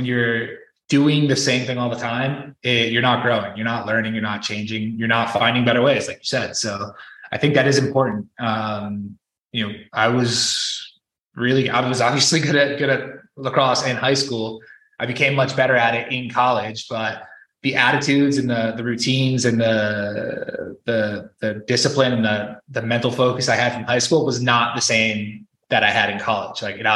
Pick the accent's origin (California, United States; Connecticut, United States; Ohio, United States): Connecticut, United States; Yeah, so I grew up in Connecticut, about an hour outside of New York City, which, you know, growing up there was great.